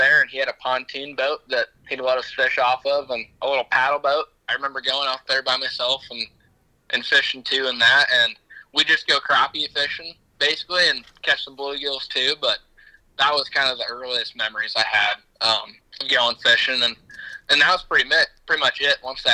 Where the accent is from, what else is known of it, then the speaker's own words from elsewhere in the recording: Iowa, United States; I'm from, I've been saying northwestern Iowa, but people around here have told me it's more of a western Iowa than a northwestern Iowa. I'm not quite up in, like, Orange City.